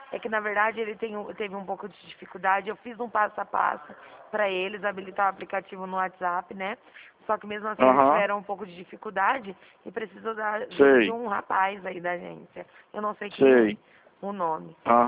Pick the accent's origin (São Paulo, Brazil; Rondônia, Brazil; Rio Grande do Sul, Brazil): São Paulo, Brazil; Dracena; Eu sou daqui de Dracena.